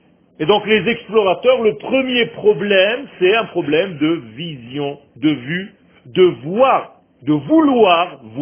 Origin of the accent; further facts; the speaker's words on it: France; now in Israel; On vient de France, on est comme des petits pains gentils.